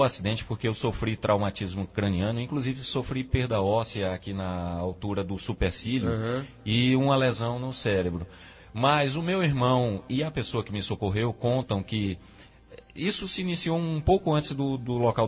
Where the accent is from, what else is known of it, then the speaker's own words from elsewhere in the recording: Afogados da Ingazeira, Pernambuco, Brazil; now in Cruzeiro do Sul, Brazil; estou feliz de retornar a essa bela terra, a minha terra natal, Afogados da Engazeira. … eu tenho 38 anos de idade.